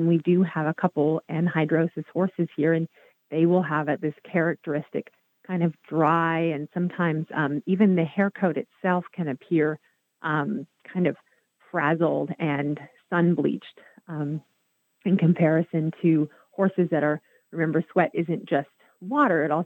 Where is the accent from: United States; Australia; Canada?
United States; Northeast; now in Florida, United States; And I'm from the Northeast and the Northwest originally.